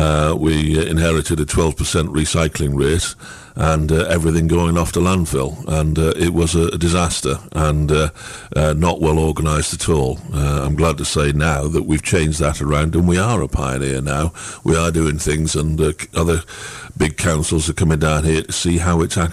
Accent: Middlesbrough, North East England, United Kingdom; also born or lived in Edinburgh; now in Bristol, United Kingdom; Not originally. I'm originally from Middlesbrough. Not the prettiest of villages, but a great place to grow up in, and spent a lot of years in Edinburgh in between.

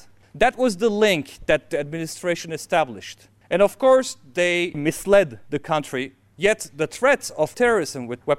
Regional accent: Turkey; My home country, Turkey, is a democracy.

